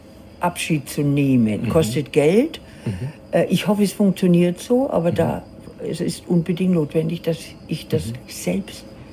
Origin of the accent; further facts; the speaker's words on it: Wassertrüdingen, Bavaria, Germany; Ich habe auch erlebt, wie die Amerikaner in Wassertrüingen einmarschiert sind.